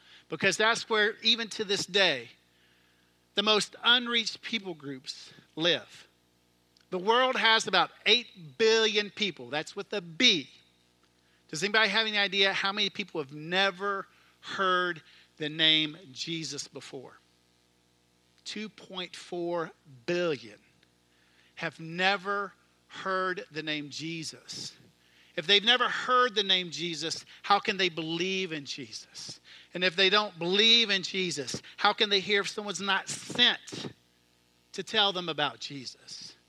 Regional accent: Jackson, Tennessee, United States; I grew up in Jackson, Tennessee. I grew up kind of in a Christian home.

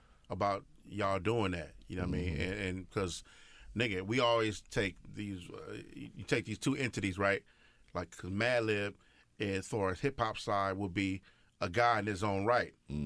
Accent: West Coast, United States; I'm from the West Coast and I'm a rapper

